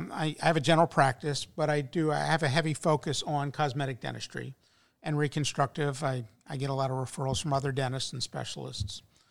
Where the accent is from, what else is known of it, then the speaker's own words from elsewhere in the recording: Roselawn, Ohio, United States; So I grew up in Roselawn, went to Walnut Hills.